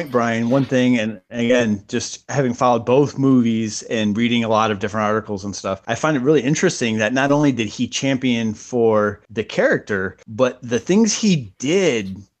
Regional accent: Midwest, United States; I went to college. I grew up in the Midwest. I went to college at University of Miami in Florida.

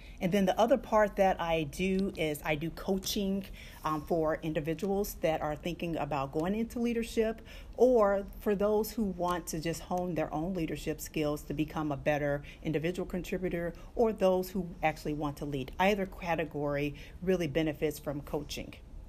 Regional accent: the South, United States; And the other thing is, I grew up in the South. I got my roots from there.

